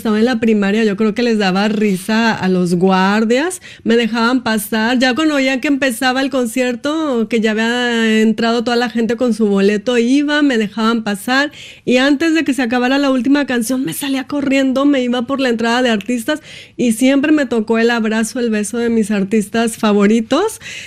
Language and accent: Spanish; Tamaulipas, Mexico; now in France; empecé estudiando en la región de Tamaulipas, en la región sur donde yo nací.